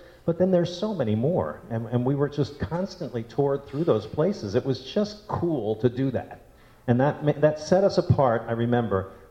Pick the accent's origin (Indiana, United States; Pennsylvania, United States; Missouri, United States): Pennsylvania, United States; Outside of Philadelphia.